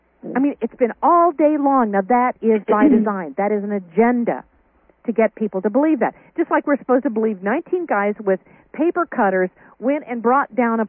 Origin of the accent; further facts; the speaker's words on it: Kansas, United States; I don't even know a Muslim. I came from Kansas.